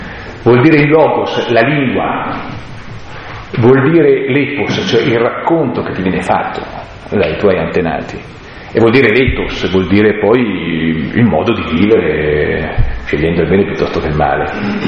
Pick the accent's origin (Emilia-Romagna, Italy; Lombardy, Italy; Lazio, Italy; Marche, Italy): Lombardy, Italy; Cioè andare nella mia terra e pretendere nella mia terra di camminare, di stare bene e di cambiare le cose per stare meglio tutti quanti.